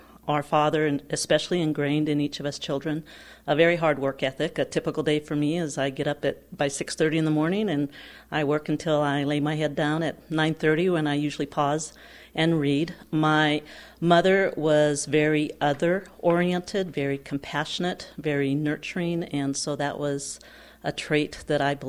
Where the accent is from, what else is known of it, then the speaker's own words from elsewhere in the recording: Conrad, Montana, United States; I grew up in Conrad, Montana, which is north of Great Falls on the High Line. I'm a fourth-generation Montanan from agricultural families on both sides.